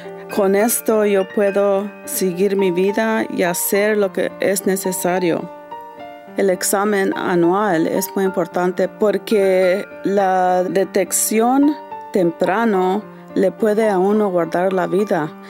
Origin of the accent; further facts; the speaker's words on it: New Mexico, United States; Soy Latina de Nuevo México y muy orgullosa.